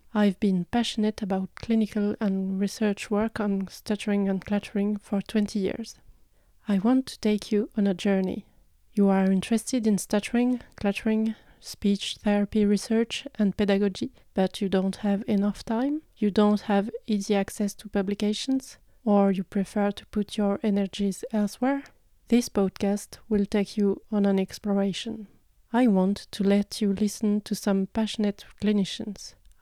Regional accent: France; English is a second language; As you may notice with my accent, I'm French.

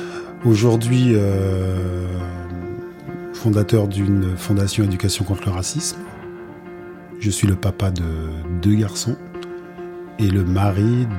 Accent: Anse-Bertrand, Guadeloupe; Disons que je n'avais pas tellement le choix, parce que j'ai grandi à Anse-Bertrand.

